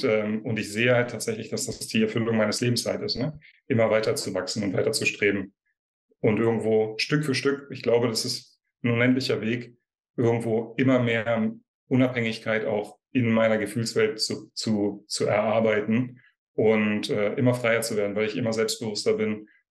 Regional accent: Marburg, Hesse, Germany; now in Berlin, Germany; Und ich bin halt aus Marburg nach Berlin und von meiner Mutter 500 Kilometer halt weggezogen.

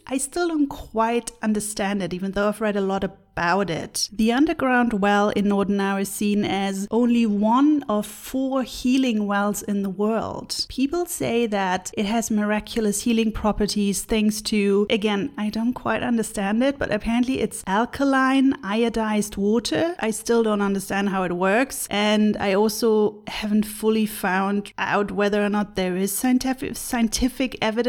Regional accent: Germany; Quite interesting, since I'm from Germany myself, and I like the idea of a marriage of German reliability and Korean innovation.

